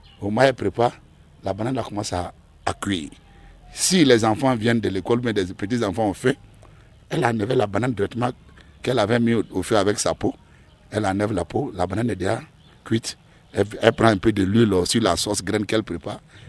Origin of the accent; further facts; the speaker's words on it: Bada, Côte d’Ivoire; Bon, je suis né à Bada. C'est mon village.